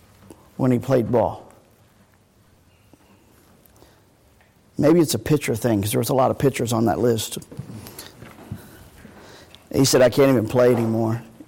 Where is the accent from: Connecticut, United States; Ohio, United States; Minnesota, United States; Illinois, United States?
Ohio, United States; Cincinnati; I don't say that because I'm from Cincinnati.